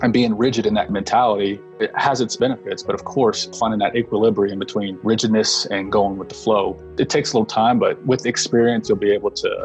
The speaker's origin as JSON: {"language": "English", "region": "Oklahoma", "country": "United States", "tie": "born or raised there", "said": "Yeah, no, I grew up in Oklahoma, joined the military at 17"}